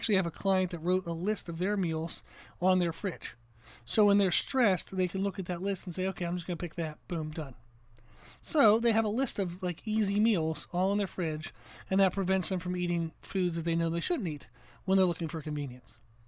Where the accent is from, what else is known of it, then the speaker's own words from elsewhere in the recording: Pennsylvania, United States; born there; I was born in Pennsylvania, so I miss sheets.